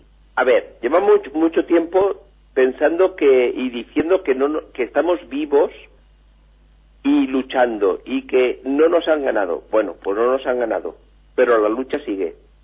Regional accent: Valencia, Valencian Community, Spain; somos del Cabañal y de Valencia.

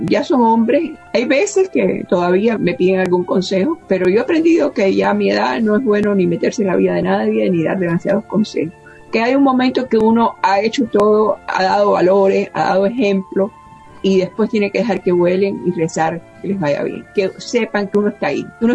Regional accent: Cuba; now in United States; yo me fui de Cuba, creía que sin nada, pero me llevaba un patrimonio del alma

